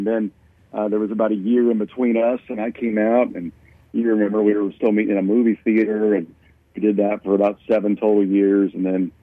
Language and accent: English; Kentucky, United States; accent: Kentucky; I still haven't lost my Kentucky accent, unfortunately.